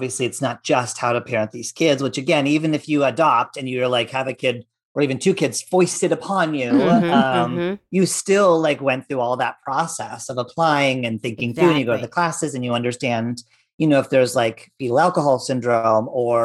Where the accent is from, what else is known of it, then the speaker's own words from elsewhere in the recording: Antelope Valley, California, United States; And I'm from, you know, I'm not from Kern County. I'm from the Antelope Valley, which is technically LA County, but just barely.